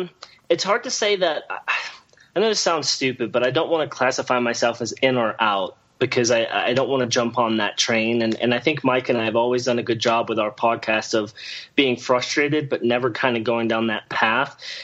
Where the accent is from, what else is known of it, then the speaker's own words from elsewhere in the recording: England, United Kingdom; now in Denver, United States; I've lived in Denver for 6 years. I've lived in America now for about 20. I was born and raised in England, grew up relatively close to where Arsenal trained